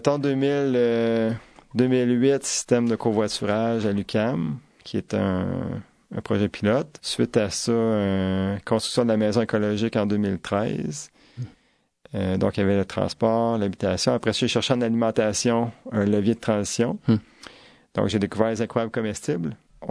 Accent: Victoriaville, Quebec, Canada; la ville de Victoriaville a démarré ma ville natale, en fait. J'étais à l'extérieur, puis on se questionnait quand on allait revenir.

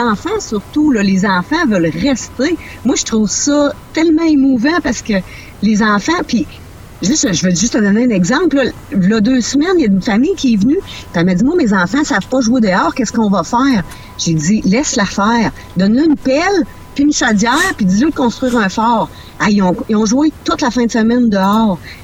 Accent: Colombourg, Quebec, Canada; Tu sais, moi, je viens de Colombo, près de la Sarre

